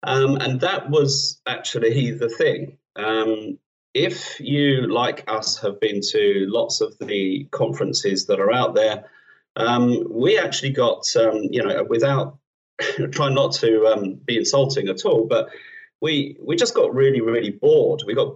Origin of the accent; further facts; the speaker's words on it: United Kingdom; And I don't know if it is because we're British, I must say.